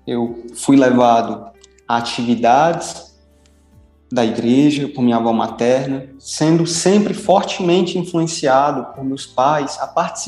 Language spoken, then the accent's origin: Portuguese; Nova Russas, Ceará, Brazil; also born or lived in Sobral; nasci aqui. Morei aqui inicialmente até os meus 17 anos. Posteriormente fui para Sobral, onde morei por 4 anos e meio e pude retornar aqui à minha cidade natal, a Nova Russas, no meio do ano passado. Atualmente moro aqui.